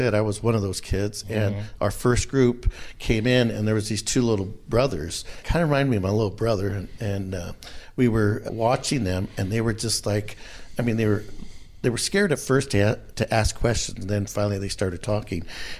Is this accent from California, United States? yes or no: yes; Gonzales, California, United States; I grew up in Gonzales, California, which is in the Salinas Valley, and it's an ag community.